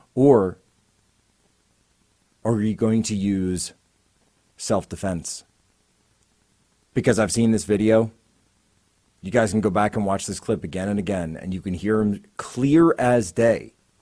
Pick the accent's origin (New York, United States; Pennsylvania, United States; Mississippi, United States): Pennsylvania, United States; Philadelphia; As you guys know, I'm from the Philadelphia area.